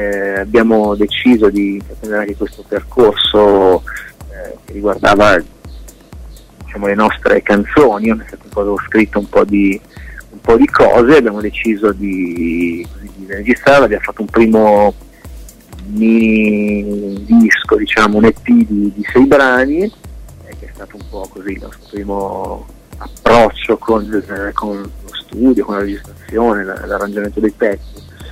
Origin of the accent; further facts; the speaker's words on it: Milan, Lombardy, Italy; noi siamo di Milano, quindi giochiamo in casa